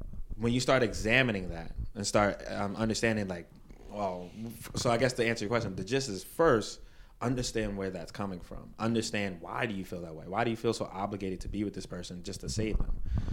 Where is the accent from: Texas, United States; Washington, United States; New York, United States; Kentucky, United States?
New York, United States; Brooklyn; I grew up in Brooklyn, in Canarsie, right around there. My parents are Caribbean, just like their parents are Caribbean.